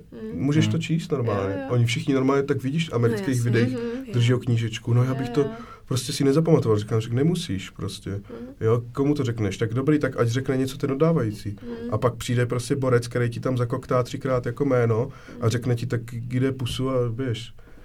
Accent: Moravia, Czechia; když jsi jako u nás na Moravě, odkud jsem původně

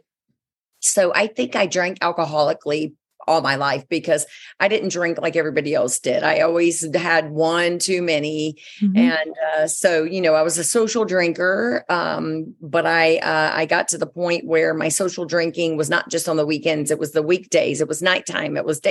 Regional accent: Georgia, United States; So, well, I grew up in Georgia, South Georgia, and I did grow up in church and was very much a lover of Jesus and all things Jesus as a child, and very family oriented until my parents got divorced when I was 13.

